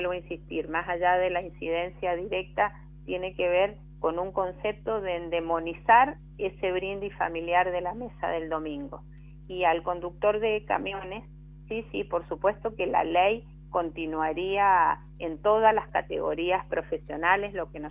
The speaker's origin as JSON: {"language": "Spanish", "region": "Mendoza", "country": "Argentina", "said": "al menos dos senadores mendocinos nacionales, el senador Cornejo y la senadora Jury"}